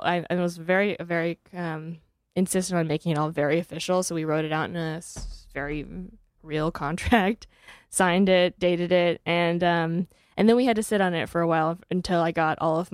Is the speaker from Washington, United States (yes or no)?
no; La Jolla, California, United States; So I was born in San Diego, California. Was born and raised in La Jolla, California. So tiny beachside.